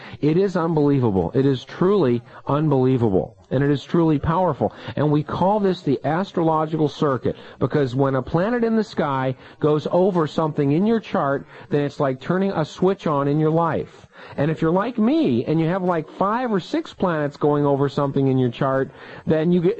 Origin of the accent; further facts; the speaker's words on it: Missouri, United States; because I am from Missouri, the show me state